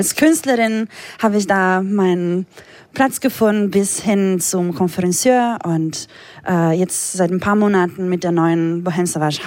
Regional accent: Friuli-Venezia Giulia, Italy; also born or lived in Slovenia; Ich bin 50 Meter vor der slowenischen Grenze geboren, in einem Krankenhaus. Genau, aber ich bin in Italien aufgewachsen, zwar auch in, hauptsächlich in der slowenischen Minderheit. Genau, deshalb bin ich zweisprachig groß geworden.

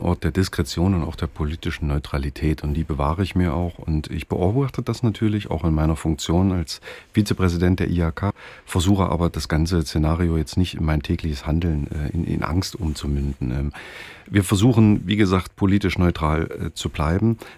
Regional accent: Weißenfels, Saxony-Anhalt, Germany; born there; ich komme gebürtig aus Weißenfels, ist vielleicht für die Einordnung auch wichtig.

